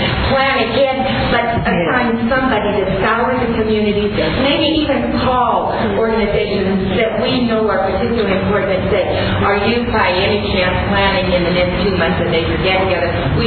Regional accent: Long Beach, California, United States; from Long Beach.

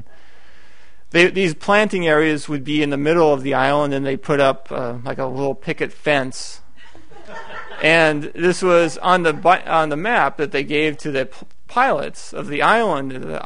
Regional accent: United States; and thank God I'm American. I get to go back to America where things are nice and pleasant.

